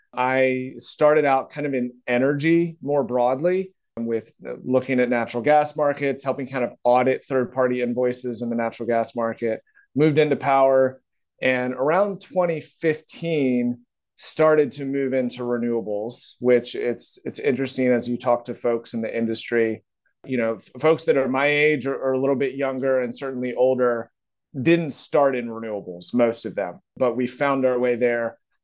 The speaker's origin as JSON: {"language": "English", "region": "Virginia", "country": "United States", "said": "I'm from Virginia, got my degree from Virginia Tech. So that's kind of part of the country I'm from."}